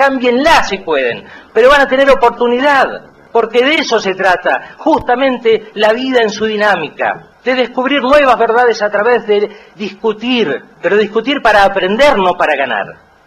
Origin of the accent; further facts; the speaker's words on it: Argentina; seamos dignos de nosotros como argentinos.